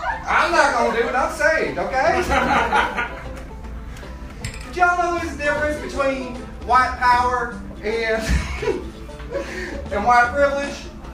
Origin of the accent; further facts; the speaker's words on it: the South, United States; I know I'm from the South.